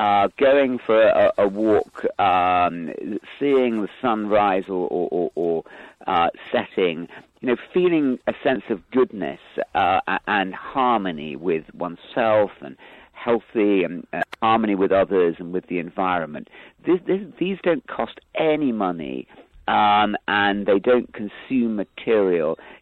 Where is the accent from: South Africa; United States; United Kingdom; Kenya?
United Kingdom; London; I was brought up in London.